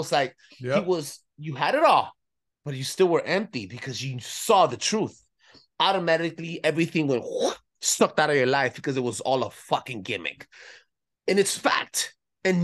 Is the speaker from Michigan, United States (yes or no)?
no; California, United States; I'm from California, bro.